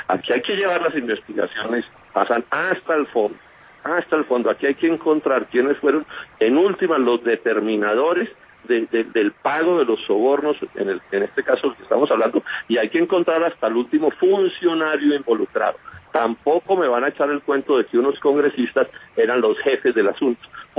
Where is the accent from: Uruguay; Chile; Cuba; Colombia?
Colombia